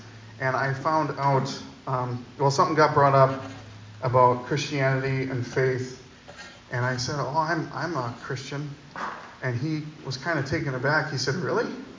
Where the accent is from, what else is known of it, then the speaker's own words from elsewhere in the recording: Waupun, Wisconsin, United States; the prisoners in my hometown of Waupun, the prisoners at the prisons would often work at this farm on their way out of their sentencing.